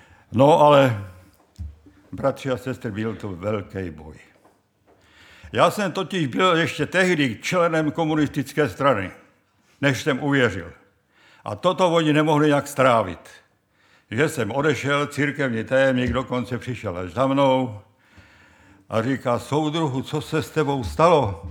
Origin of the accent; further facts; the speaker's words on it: Vojvodovo, Vratsa Province, Bulgaria; pocházíme z Bulharska, z Vojvodovy